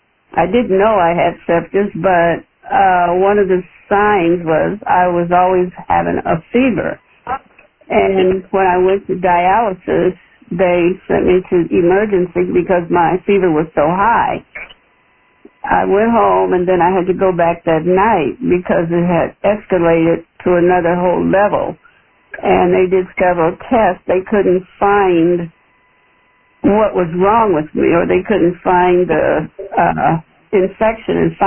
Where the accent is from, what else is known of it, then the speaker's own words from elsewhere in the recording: Omaha, Nebraska, United States; I'm from Omaha, Nebraska.